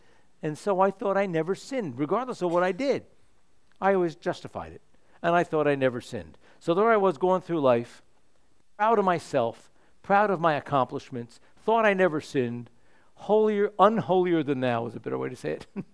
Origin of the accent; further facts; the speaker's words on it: Reading, Pennsylvania, United States; former assistant to the mayor of my hometown in Reading, Pennsylvania, a city about two-thirds of the size of Lafayette, decent-sized city.